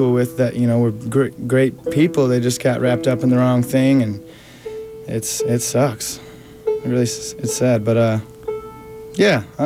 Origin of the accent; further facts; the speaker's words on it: Ionia, Michigan, United States; Yeah, I moved up there from Ionia. It's just a couple hours north. But I moved up there right after I graduated high school